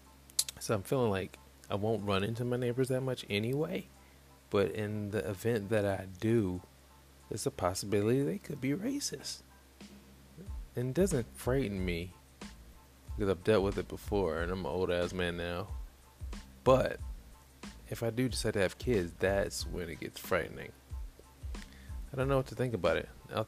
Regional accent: Rancho Cucamonga, California, United States; also born or lived in Los Angeles; I'm from South Central Los Angeles, for the most part. I grew up, went to the suburbs of Rancho Cucamonga.

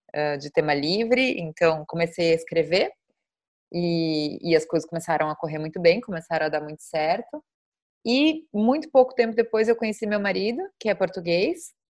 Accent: São Paulo, Brazil; eu nasci em São Paulo, cresci em São Paulo

